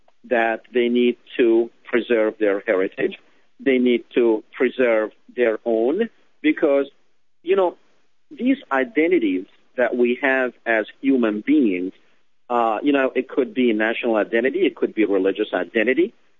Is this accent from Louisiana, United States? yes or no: yes; Louisiana, United States; you know, I'm from Louisiana.